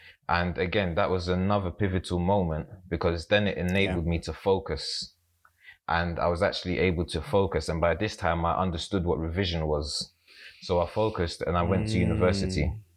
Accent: London, United Kingdom; So I moved from South London to East London. In hindsight, that was amazing for my life.

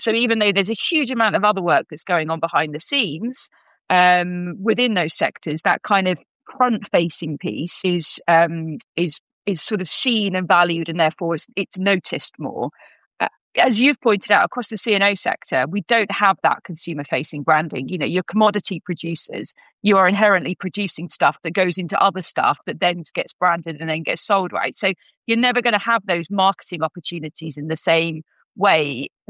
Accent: East of England, United Kingdom; I was born into farming in Norfolk, grew up on a mixed dairy and arable farm.

